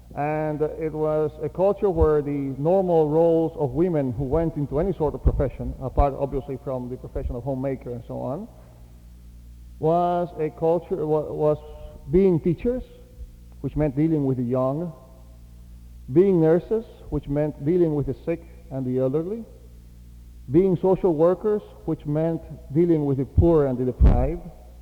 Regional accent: Cuba; I grew up in Cuba, and I was used to seeing almost half of the missionaries who had pastorates were women.

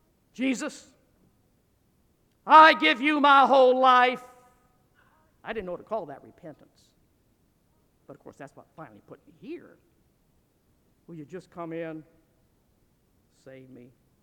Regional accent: Dixon, Illinois, United States; accent: northern; I graduated from high school in my little hometown of Dixon, Illinois, hence my northern accent.

